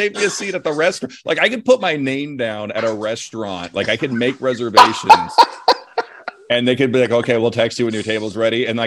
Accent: Dublin, California, United States; I grew up in Dublin, California.

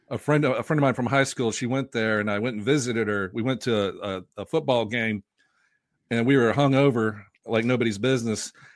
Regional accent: Tennessee, United States; I'm from Tennessee. You know, there cows outnumber people here.

